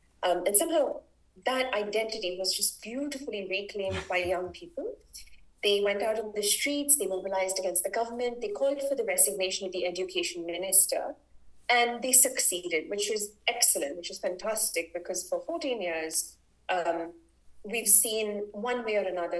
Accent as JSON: {"language": "English", "region": "South India", "country": "India", "said": "I come from the South, where the imposition of Hindi is vehemently opposed."}